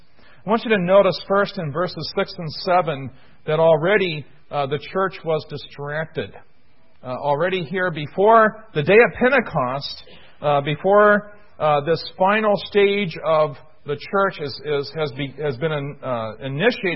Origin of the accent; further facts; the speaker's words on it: Illinois, United States; Now, that was one problem I saw in a church in my hometown in Illinois.